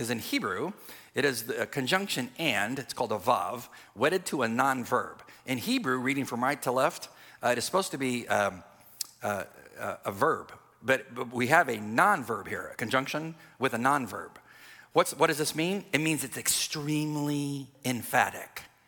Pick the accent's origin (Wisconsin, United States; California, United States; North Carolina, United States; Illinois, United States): California, United States; I'm from California. I fished out of many ports in California.